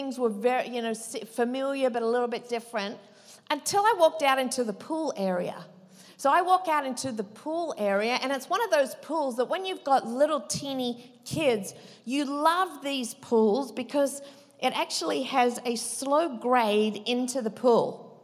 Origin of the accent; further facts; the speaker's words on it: Australia; now in United States; It's so funny. I'm way more American now than I am Australian.